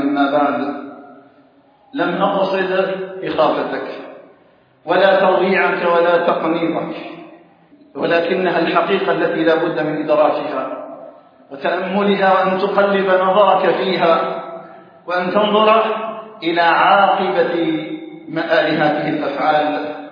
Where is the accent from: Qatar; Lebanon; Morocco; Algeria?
Algeria